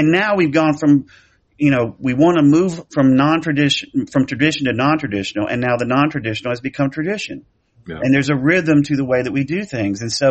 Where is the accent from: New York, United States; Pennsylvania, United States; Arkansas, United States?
Arkansas, United States; El Dorado; That I grew up in El Dorado, Arkansas, and there's some people there who, they don't get the artsy stuff, man.